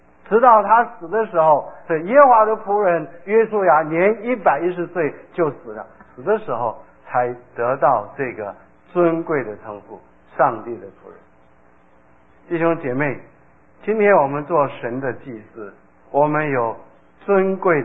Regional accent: China; 我们中国人

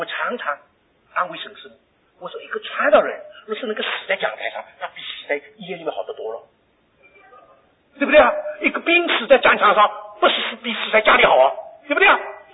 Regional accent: Shanghai, China; 你看我是上海人，我又不是个湖南人

